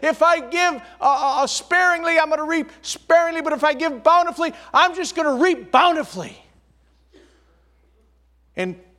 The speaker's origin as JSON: {"language": "English", "region": "New York", "country": "United States", "said": "I'm an Italian from New York. I grew up in 14624."}